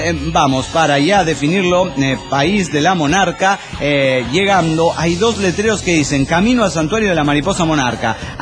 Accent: Morelia, Michoacán, Mexico; de Morelia, Michoacán.

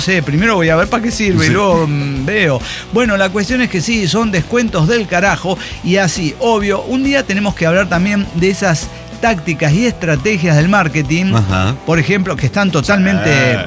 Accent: Oaxaca, Mexico; soy oaxaqueña.

